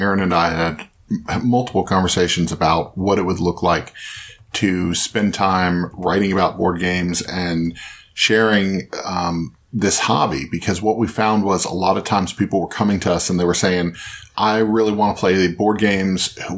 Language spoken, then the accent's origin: English; Columbus, Georgia, United States; and we're from Columbus, Georgia.